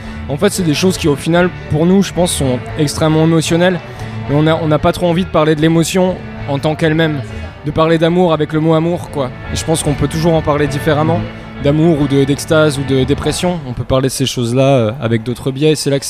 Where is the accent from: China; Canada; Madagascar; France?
France; on est français.